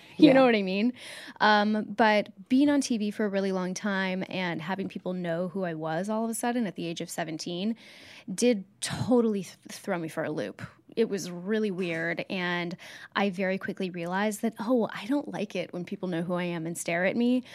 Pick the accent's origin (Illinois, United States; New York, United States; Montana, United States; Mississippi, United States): New York, United States; But I guess I'm a New Yorker, you guys.